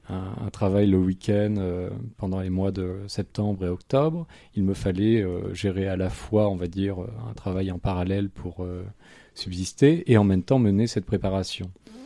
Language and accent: French; Arnage, Pays de la Loire, France; j'ai grandi dans la commune d'Arnage, qui se situe au sud du Mans, dans le département de la Sarthe.